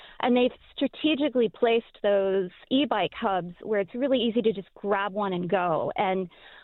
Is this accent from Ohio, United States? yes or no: yes; Columbus, Ohio, United States; moved away as an adult; also born or lived in Boston; Well, so I was born and raised in Columbus and left after college. And now I live in Boston, and I'm now back in Columbus.